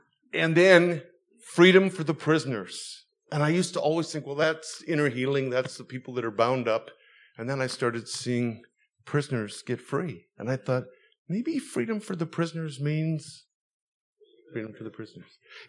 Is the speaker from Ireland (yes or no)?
no; Canada; now in United States; I'm a Canadian in a strange land now. Living in America is an interesting time for me.